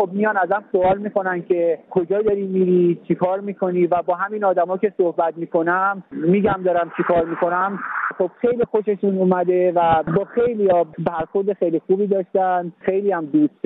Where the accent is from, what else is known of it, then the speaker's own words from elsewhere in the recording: Iran; now in Sweden; من گذرنامه ایران رو دارم. من ایرانی هستم و با اینکه 32 سال سوئد زندگی میکنم، هیچ وقت تقاضای اینو نکردم که پاس سوئدی بگیرم یا سوئدی بشم.